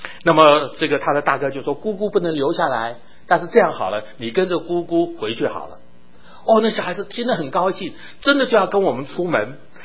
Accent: China; 那么我们中国人都说这个长兄如父怎么样，长嫂如母，对不对？

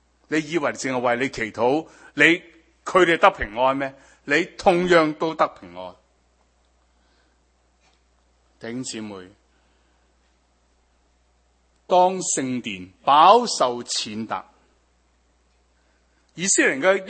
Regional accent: Hong Kong; 即係你知道我哋香港人好苦惱㗎嘛

